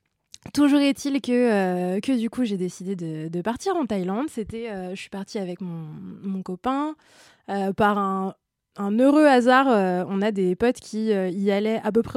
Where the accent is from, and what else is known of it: France